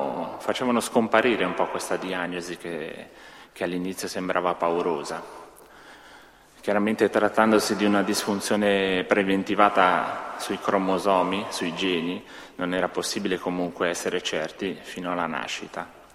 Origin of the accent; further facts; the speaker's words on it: Ticino, Switzerland; appunto, veniamo dal Canton Ticino, Svizzera italiana.